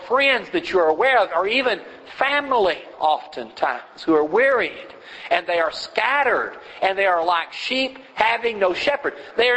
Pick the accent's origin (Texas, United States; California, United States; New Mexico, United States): Texas, United States; now I was raised in West Texas. And I'll tell you something, you go to certain parts of West Texas.